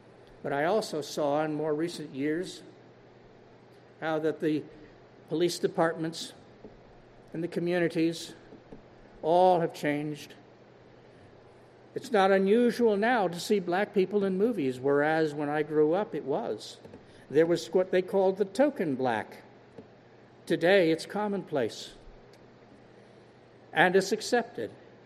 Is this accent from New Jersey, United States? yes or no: yes; Montclair, New Jersey, United States; I'm over 70 years old. I grew up in Montclair, New Jersey, outside of New York City.